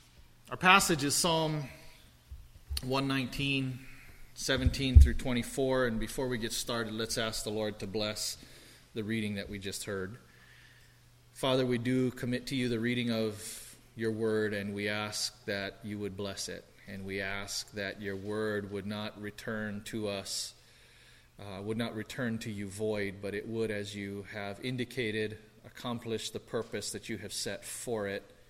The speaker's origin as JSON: {"language": "English", "country": "Philippines", "said": "I'm Filipino, so it's actually I forgot to shave this week."}